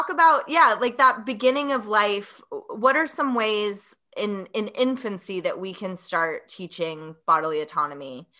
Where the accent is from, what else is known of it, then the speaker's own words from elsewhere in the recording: Tennessee, United States; I was born and raised in the Southeast in Tennessee.